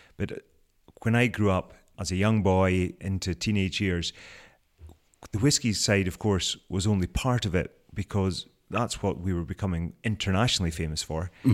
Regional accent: Inverness, Scotland, United Kingdom; where we grew up in Inverness, which is what, an hour drive from Elgin.

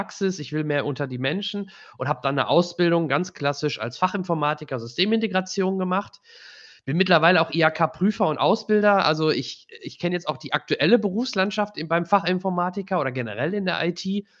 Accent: Soest, North Rhine-Westphalia, Germany; komme aus Soest, bin dort auch geboren, gebürtiger Soester.

